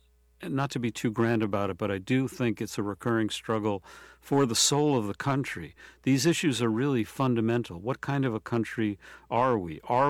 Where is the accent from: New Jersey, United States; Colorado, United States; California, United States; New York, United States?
New York, United States; Brooklyn; born there; Because I was born in Brooklyn, New York, and I don't have paper.